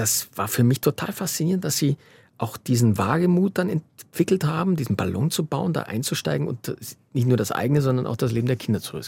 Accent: Bavaria, Germany; Und deshalb ich bin in Bayern aufgewachsen, ich hatte überhaupt keine Erfahrung mit diesem System.

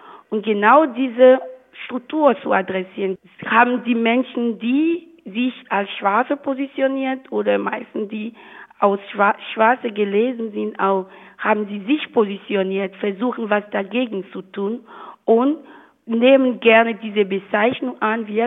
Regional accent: Benin; ich komme aus Benin

